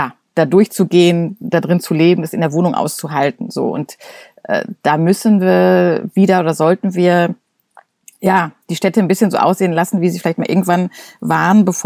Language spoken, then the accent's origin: German; North Rhine-Westphalia, Germany; Ich komme aus dem Ruhrgebiet